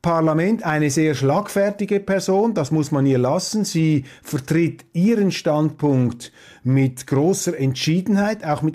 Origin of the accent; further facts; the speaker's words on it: Switzerland; Und wissen Sie, als Schweizer bin ich einfach erstaunt über den Mangel an politischem Denken innerhalb dieser Kreise